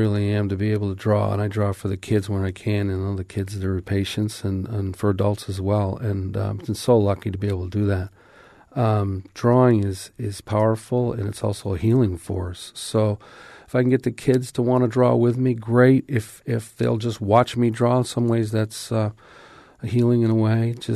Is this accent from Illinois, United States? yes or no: no; Binghamton, New York, United States; Well, I grew up in Binghamton, New York, but the little town of Main End, the boys' little league team won the world championship.